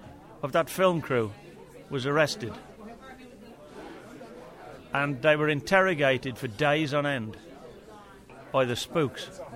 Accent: Ireland; Being an Irishman and an electronics expert, and coming from a family in Ireland that had historical ties with the struggle for freedom

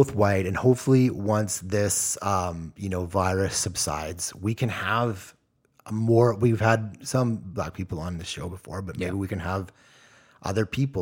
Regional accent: Canada; because we're Canadian, right?

